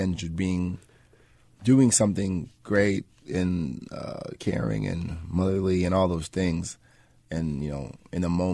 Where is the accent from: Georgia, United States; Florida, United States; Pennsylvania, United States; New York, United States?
New York, United States; Spring Valley; also born or lived in Queens; I was born in Queens. I grew up there, but very early on we moved to Spring Valley, Rockin County, right. Which is just outside the city.